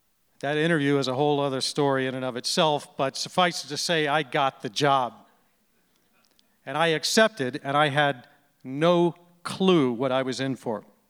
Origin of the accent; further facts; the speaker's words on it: Alabama, United States; I was raised in Alabama, and we, all right, that's a surprise. We really had no Indians around in Alabama, but I was fascinated with them.